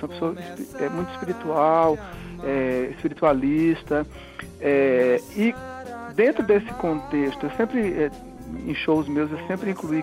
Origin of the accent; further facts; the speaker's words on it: Juazeiro do Norte, Ceará, Brazil; born there; Eu nasci em Juazeiro do Norte, na terra do Padre Cícero, né? De família católica, nunca fomos aquela família católica beata, de igreja